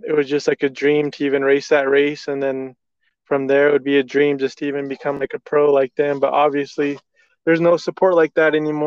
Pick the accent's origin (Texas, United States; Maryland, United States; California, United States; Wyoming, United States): Wyoming, United States; I'm from Wyoming, and what got me into dirt bikes was probably my dad the most